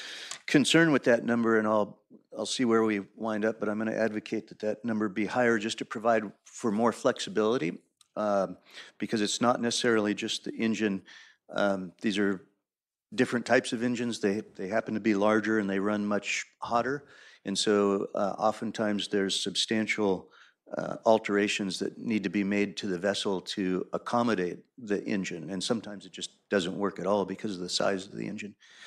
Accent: Morro Bay, California, United States; I hail from Morro Bay, of course

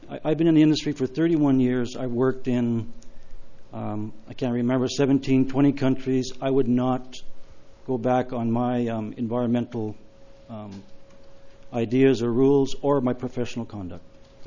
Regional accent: Calgary, Alberta, Canada; I'm from Calgary, Canada.

